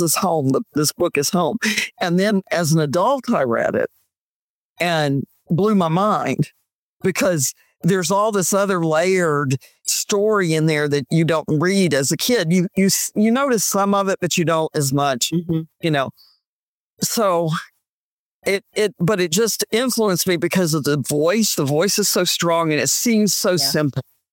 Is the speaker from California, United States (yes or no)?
no; Georgia, United States; born there; also born or lived in Germany; I was born in Georgia and then gone. My dad was in the Air Force, and then we came back and we were here